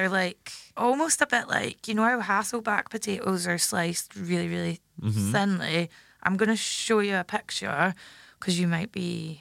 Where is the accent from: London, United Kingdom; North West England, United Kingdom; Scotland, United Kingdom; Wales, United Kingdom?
Scotland, United Kingdom; when I was growing up in Scotland